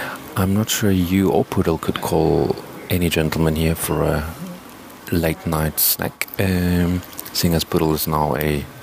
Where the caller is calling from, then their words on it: Bahrain; Yes, and I'm calling not from Pig City today, but from the Kingdom of Bahrain.